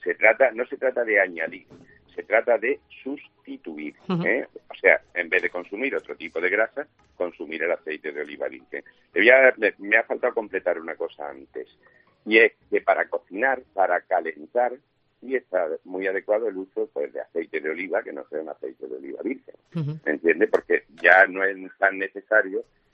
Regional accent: Andalusia, Spain; yo soy almeriense y además de la zona del Levante, y espero pronto poder escaparme.

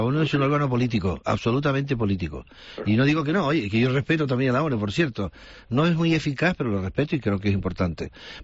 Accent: Spain; Yo me siento español profundamente

